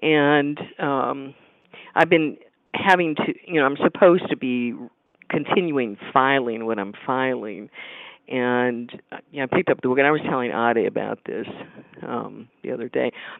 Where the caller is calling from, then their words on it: Evans City, Pennsylvania, United States; I'm from Evans City, Pennsylvania.